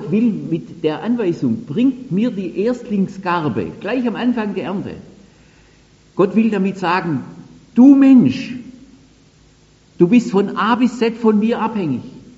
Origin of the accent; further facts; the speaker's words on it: South Germany, Germany; Also bei uns in Süddeutschland